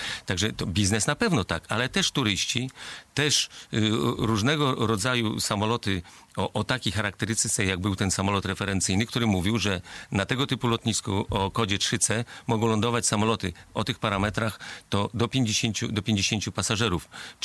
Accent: Białystok, Podlaskie Voivodeship, Poland; sam jestem urodzony w Białymstoku i sam znam to lotnisko od dziecka, bo mieszkałem przy ulicy Mickiewicza

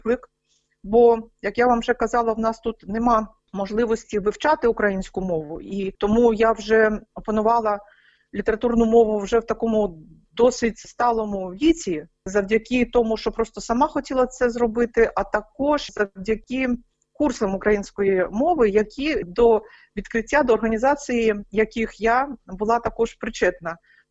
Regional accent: Zakazan, Brest Region, Belarus; я родом з Берестейщини, а у нас там на Берестейщині, як і у вас на Підляссі, спокон віку люди місцеві, корінні, говорять діалектами української мови. Так було і в нашій сім'ї, в нашому селі, а я родом з села Заказань, це Брестський район.

